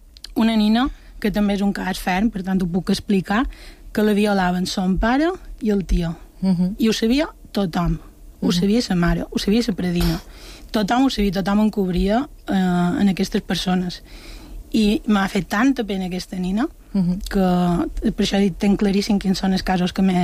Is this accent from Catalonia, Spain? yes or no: no; Sa Pobla, Balearic Islands, Spain; Jo vos he de dir que jo som de Sa Pobla